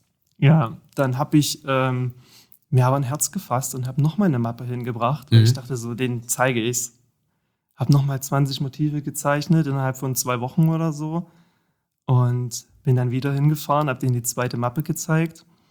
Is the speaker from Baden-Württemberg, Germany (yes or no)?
no; Saxony, Germany; now in Dresden, Germany; Ich komme aus Dresden, also wohne aktuell in Dresden. Ursprünglich komme ich tatsächlich aus dem Vogtland, aus Sachsen. Ja, der Ort mit dem schlimmsten Dialekt wahrscheinlich in ganz Deutschland.